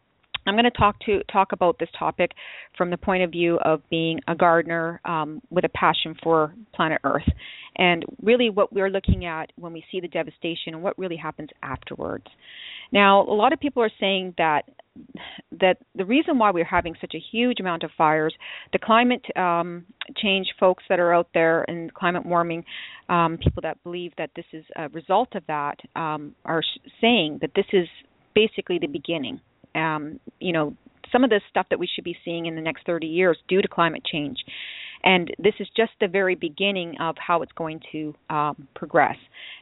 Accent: British Columbia, Canada; Growing up in the Okanagan wasn't a surprise for me, I mean, to see smoke-filled summers.

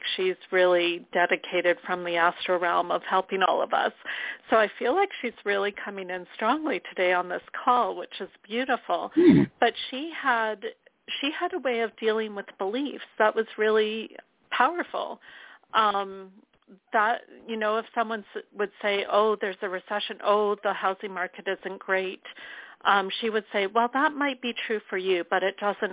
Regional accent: Sherwood Park, Alberta, Canada; I'm from Sherwood Park, Alberta.

